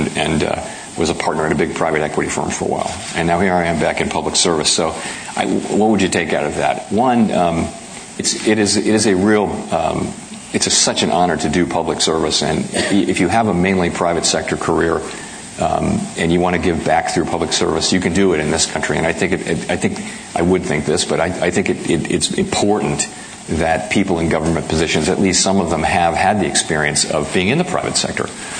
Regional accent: Washington, District of Columbia, United States; And I grew up in Washington, D.C., and the whole Washington, D.C. political scene is there.

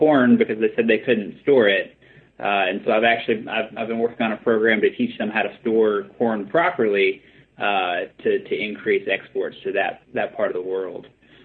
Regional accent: Quanah, Texas, United States; then I was actually the high school ag science teacher in my hometown of Quanah for 5 years.

